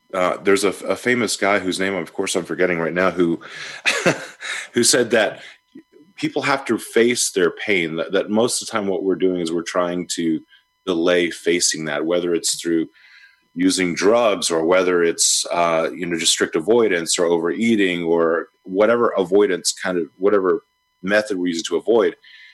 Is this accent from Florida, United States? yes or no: yes; Florida, United States; You know, that's my home state, gator country.